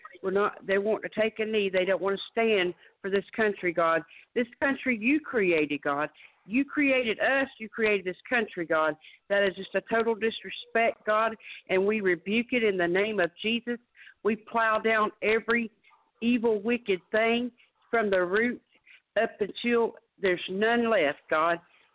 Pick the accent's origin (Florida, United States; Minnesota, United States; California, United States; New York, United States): Florida, United States; Winter Haven; I'm from Winter Haven, Florida.